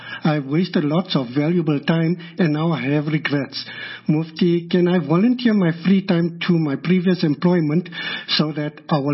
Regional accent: Jeffreys Bay, Eastern Cape, South Africa; from Jeffreys Bay.

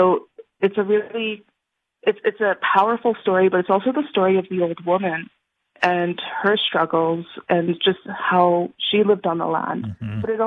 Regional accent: Saskatchewan, Canada; I'm a band member of the Montreal Lake Cree Nation, and I'm also Métis. So, like, on my dad's side, we're from Montreal Lake Mawanosa, and my mom's side, they're Métis from the Park Valley area.

